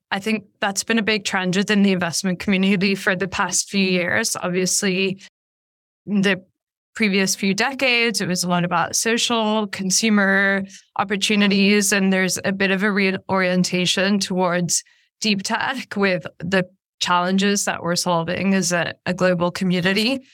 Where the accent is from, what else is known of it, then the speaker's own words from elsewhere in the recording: Liverpool, North West England, United Kingdom; now in London, United Kingdom; I'm half Yemeni, half Irish. I grew up in Liverpool in the north of England, London-based.